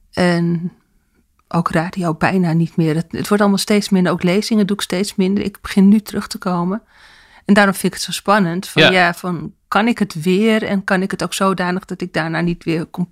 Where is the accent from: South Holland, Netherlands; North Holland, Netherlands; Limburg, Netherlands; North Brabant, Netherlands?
North Holland, Netherlands; Amsterdam; born there; also born or lived in Purmerend; now in Zaandam, Netherlands; Ik ben geboren in Amsterdam. We hebben daarna in Purmerend gewoond en later in Amstelveen. En toen ben ik met Ronald gaan samenwonen in Zaandam.